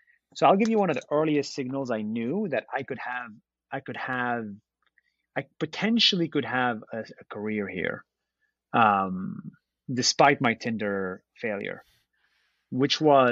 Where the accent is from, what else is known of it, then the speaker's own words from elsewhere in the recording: Israel; English is a second language; you know, I'm from Israel, which is a very controversial country and all this stuff.